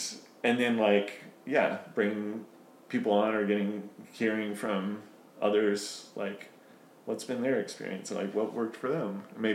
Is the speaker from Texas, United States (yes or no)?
yes; Texas, United States; now in Charleston, United States; whether it's somebody from where we grew up in Texas or where we are now in Charleston, there's a lot of, it's a very, I don't know, Bible Belt-y region.